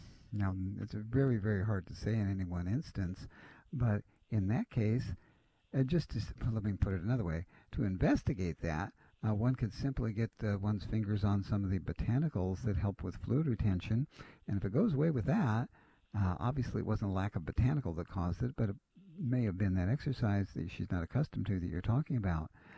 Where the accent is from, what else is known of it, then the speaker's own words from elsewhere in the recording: Ohio, United States; I grew up in Ohio. We had a big old yard.